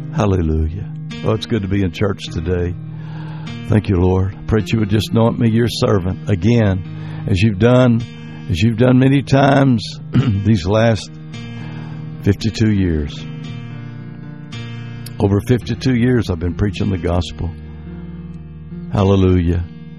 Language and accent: English; Comanche, Oklahoma, United States; only 20 miles from where I grew up in Comanche, Oklahoma, recently proclaimed one of the poorest towns in the entire state of Oklahoma. And I grew up in poverty.